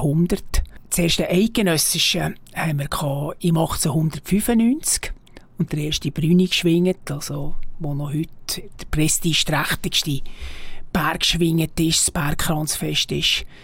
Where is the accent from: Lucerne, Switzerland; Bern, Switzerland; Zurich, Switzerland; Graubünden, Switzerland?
Bern, Switzerland; Ich bin selber als Bergbauernbub im Berner Oberland aufgewachsen